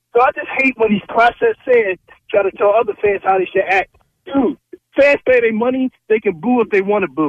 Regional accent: Philadelphia, Pennsylvania, United States; Like, Philly fans, that's why I love being from Philly. I always down here telling my people I'm from Philly.

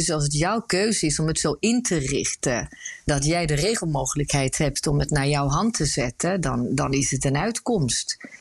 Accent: Sweden; we hebben een huisje in Zweden waar ik vandaan kom.

